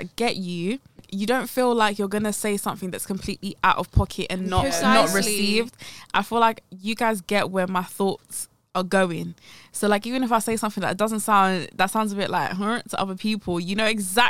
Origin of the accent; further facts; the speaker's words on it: Midlands, United Kingdom; accent: Midlands; when I came from the Midlands hey up yeah. duck I had to get rid of all